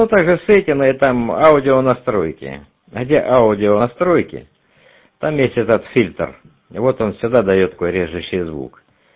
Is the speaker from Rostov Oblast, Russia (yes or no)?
no; Krasnodar Krai, Russia; я еще из Краснодарского края